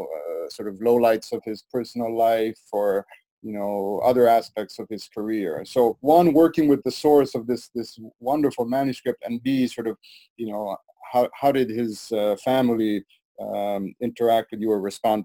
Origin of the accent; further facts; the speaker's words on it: Italy; And I remember growing up in Italy